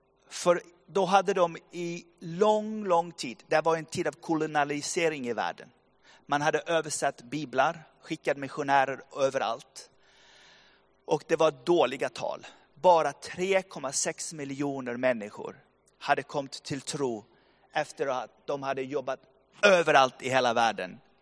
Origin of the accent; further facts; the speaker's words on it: Bergen, Vestland, Norway; Swedish is a second language; jag växte upp i Tabernaklet, Bergen.